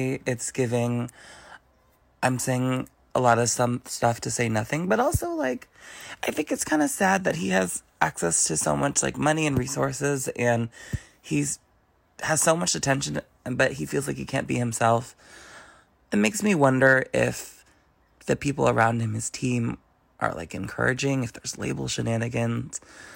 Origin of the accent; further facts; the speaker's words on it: San Francisco, California, United States; Hi, Evan. … I am from San Francisco.